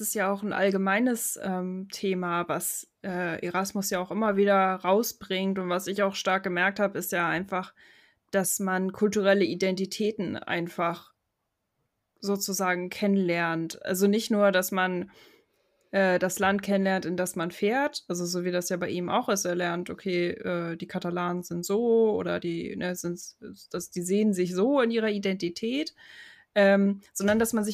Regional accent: Germany; weil das immer ein Gedanke von mir als Deutscher im Ausland ist. Also, dass ich immer denke, ja, da guckt mich vielleicht jemand schief an, wenn die merken, dass ich aus Deutschland komme.

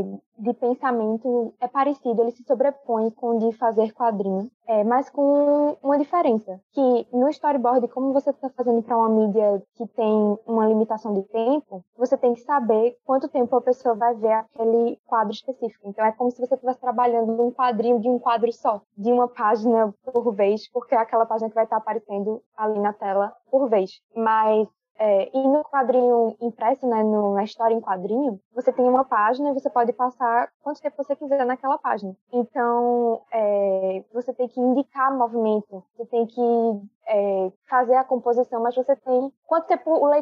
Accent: Caruaru, Pernambuco, Brazil; sou de Caruaru e eu faço storyboards.

